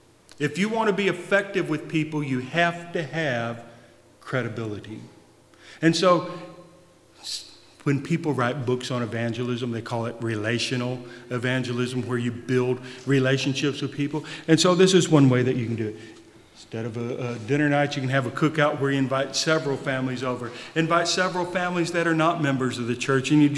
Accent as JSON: {"language": "English", "region": "Alabama", "country": "United States", "said": "I'm from Northwest Alabama."}